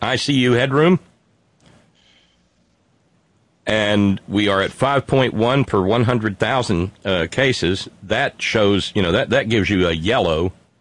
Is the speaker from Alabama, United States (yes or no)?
yes; Alabama, United States; born there; I'm looking at the county where I was born in Alabama.